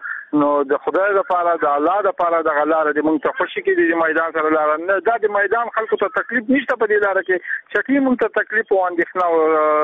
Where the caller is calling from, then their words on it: Jalalabad, Nangarhar, Afghanistan; مونږ د جلال آباد دی بشدو د شارې د سراچې سي … تا سره په اړیکه کې